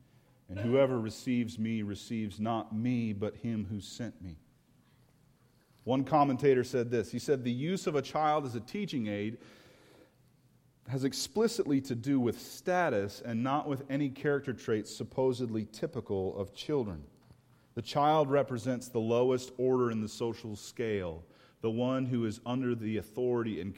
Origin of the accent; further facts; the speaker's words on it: United States; I'm an American like you are.